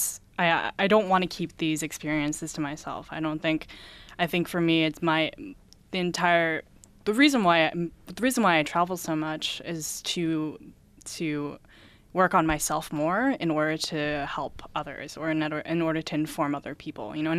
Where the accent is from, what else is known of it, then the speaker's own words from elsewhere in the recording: New York, United States; it's almost as if New York, or I'm from New York City, so like in Rochester, so like this place was frozen in time.